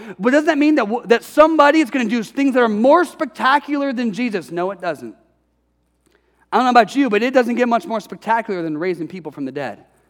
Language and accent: English; Detroit, Michigan, United States; now in California, United States; You know, I'm from Detroit. We didn't really have wildfires here.